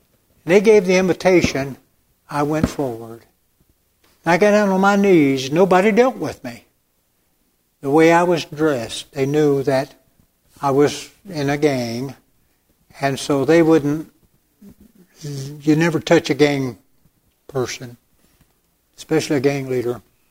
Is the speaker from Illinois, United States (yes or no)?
yes; Chicago, Illinois, United States; also born or lived in Los Angeles, United States; Now I'm from Chicago and Los Angeles and not bashful at all.